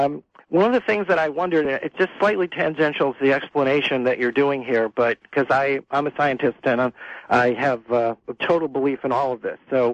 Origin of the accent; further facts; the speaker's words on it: United States; And I guess it's because I'm an American, and I look at it from the U.S. side of it.